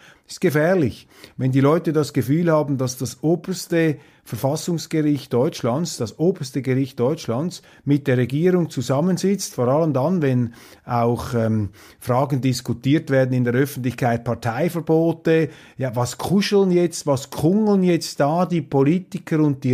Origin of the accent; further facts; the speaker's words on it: Switzerland; Was heißt das für mich jetzt auch als Schweizer Steuerzahler?